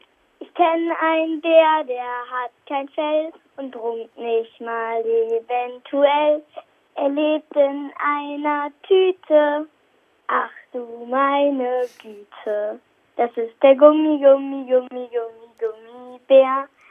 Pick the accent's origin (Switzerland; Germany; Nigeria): Germany; Saulheim, Rhineland-Palatinate; ich bin 8 Jahre alt. Ich komme aus Saulheim, in der Nähe von Mainz.